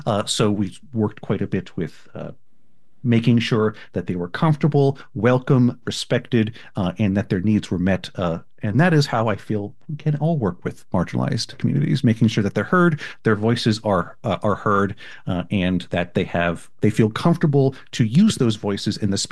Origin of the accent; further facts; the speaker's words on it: Miami, Florida, United States; So I mentioned I came from Miami, Florida. I moved here from there.